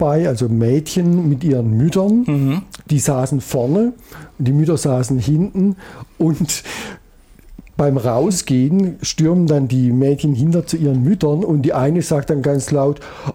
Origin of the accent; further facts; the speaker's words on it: West Germany, Germany; Als Wessi kannte ich den Film nicht.